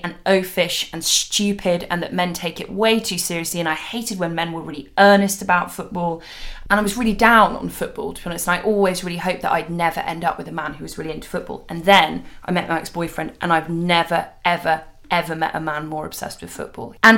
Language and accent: English; London, United Kingdom; I grew up really near Wembley Stadium, and I constantly felt the fear of kind of big crowds at football matches.